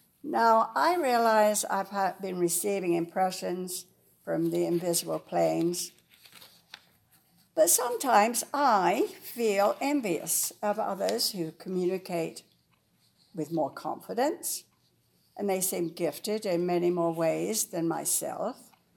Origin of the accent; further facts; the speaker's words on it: England, United Kingdom; moved away as an adult; I grew up in England, very close to family, water at the bottom of my road, the river, 8 miles away in the North Sea Ocean.